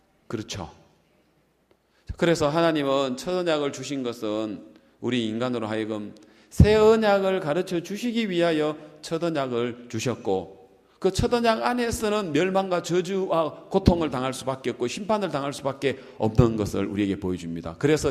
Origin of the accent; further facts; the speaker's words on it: Gyeongsang, South Korea; accent: Gyeongsang dialect; 내가 경상도 사람인데 경상말 사투리 써가지고 전라도 가서 밥 얻어먹겠나